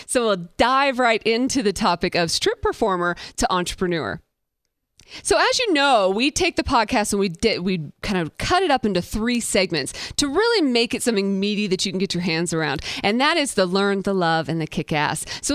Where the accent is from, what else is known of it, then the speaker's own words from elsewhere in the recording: Las Vegas, Nevada, United States; So I grew up here in Las Vegas